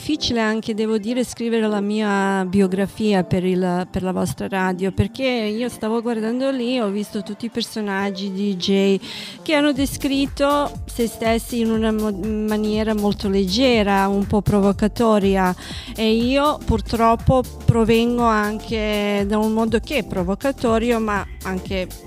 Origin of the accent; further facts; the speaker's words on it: Serbia; Italian is a second language; now in Italy; Sì, sono dei Balcani, dalla Serbia